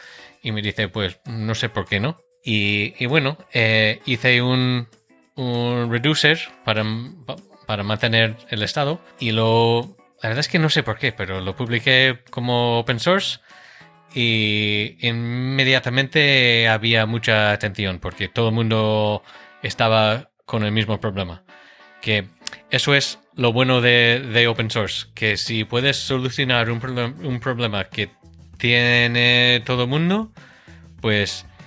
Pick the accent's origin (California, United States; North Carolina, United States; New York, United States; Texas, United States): North Carolina, United States; pues soy de Estados Unidos, de Carolina del Norte, y he sido programador desde muy pequeño.